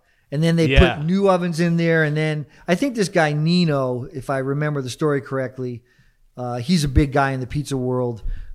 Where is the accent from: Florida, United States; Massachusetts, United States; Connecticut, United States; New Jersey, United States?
Connecticut, United States; West Haven; so I grew up in West Haven